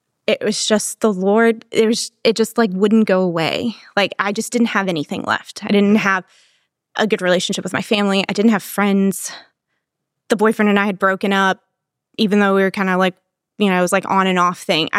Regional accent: Texas, United States; also born or lived in Louisville, Kentucky / Virginia; So I grew up here in Texas. I was born in Louisville. And then we moved to Virginia, sixth grade.

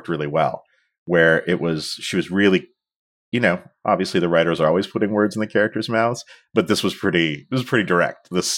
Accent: Ontario, Canada; we grew up both outside of Toronto, but in, I think, very different kind of locales.

